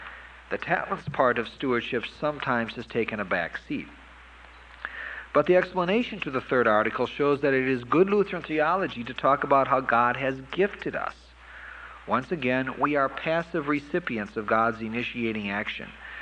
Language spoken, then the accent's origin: English; Appleton, Wisconsin, United States; It's legitimate. I grew up in Appleton. That's where the pad comes from.